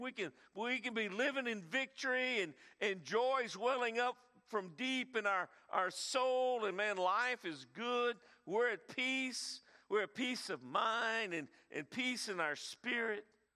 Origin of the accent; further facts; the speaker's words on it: the South, United States; We're from the South.